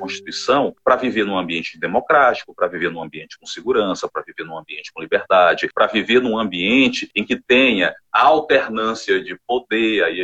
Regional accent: Tarauacá, Acre, Brazil; Não sou de Rio Branco, sou de uma cidade mais desenvolvida, melhor do que Rio Branco, que é Tarauacá.

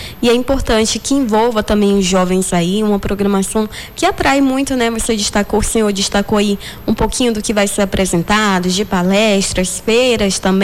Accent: Acre, Brazil; Você que é acreano, pode até ir embora para outro lugar, mas sempre vai falar, ah, eu sou acreana.

